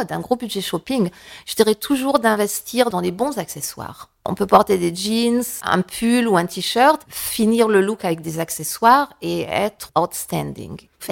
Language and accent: French; Hauts-de-France, France; Je suis une ch'ti, voilà.